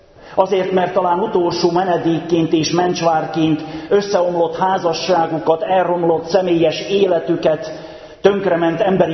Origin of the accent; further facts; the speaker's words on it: Hungary; a világnak azon a részén, ahol mi éltünk, élhettünk magyarként és reformátusként, itt a Kárpát-medencében